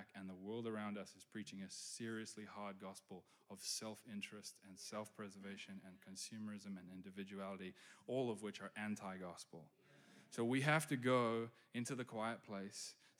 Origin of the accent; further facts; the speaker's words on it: South Africa; I grew up in South Africa